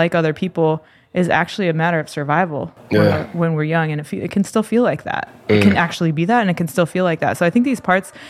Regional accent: Philadelphia, Pennsylvania, United States; I'm an artist and facilitator, and I'm from Philadelphia, Pennsylvania, originally.

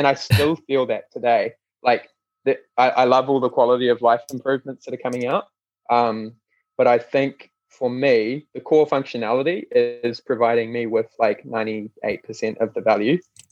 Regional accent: New Zealand; I'm from, you know, rural New Zealand. I'm not from Silicon Valley or New York City or anything like that.

